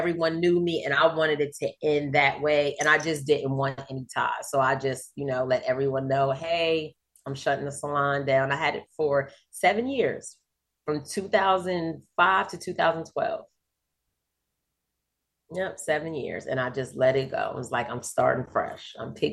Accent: Maryland, United States; because my salon was in Maryland. I'm from Maryland.

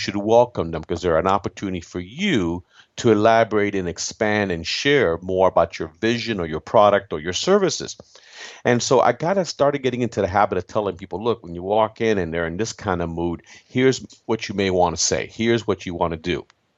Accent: Florida, United States; In my home state of Florida, 25% of our mortgages are not being paid.

